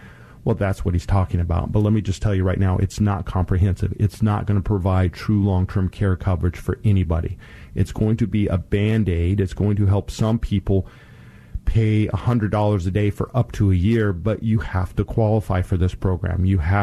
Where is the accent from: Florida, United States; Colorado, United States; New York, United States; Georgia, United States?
Colorado, United States; Denver; in Denver, Colorado, my home state.